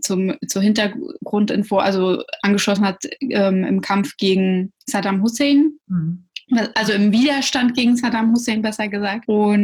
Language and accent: German; Russia; born there; first language Russian; German is a second language; Genau, also ich bin auch in Russland geboren. Und war auch dort im Kindergarten und ich bin eigentlich zuerst mit Russisch aufgewachsen